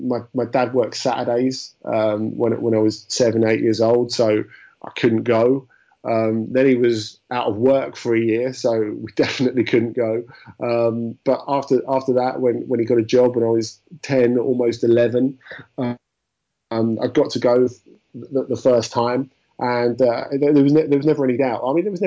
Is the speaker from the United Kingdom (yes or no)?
yes; London, United Kingdom; I grew up in Southeast London, actually.